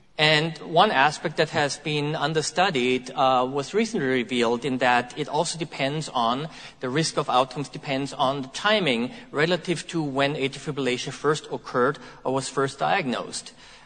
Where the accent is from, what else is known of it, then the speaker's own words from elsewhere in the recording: Vienna, Austria; I'm citing a very nice paper from my hometown, that's Vienna, Austria